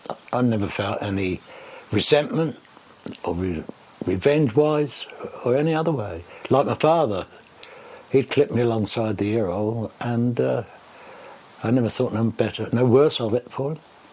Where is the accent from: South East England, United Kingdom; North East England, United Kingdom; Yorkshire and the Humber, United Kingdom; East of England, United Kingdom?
South East England, United Kingdom; Kemptown; I come from Kemptown, which at that time was a small fishing village. And I used to spend most of my free time on the seashore. At Brighton, of course, and further along to New Haven.